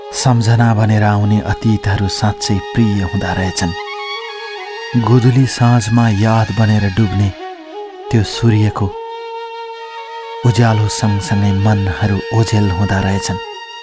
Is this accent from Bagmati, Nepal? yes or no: no; Rajbiraj, Madhesh Province, Nepal; विक्रम सम्बत 2020 सालमा मेरो जन्म राजविराजमा भएको हो। तराईको ठाउँमा जन्मिएकी म घरकी कान्छी छोरी हुँ।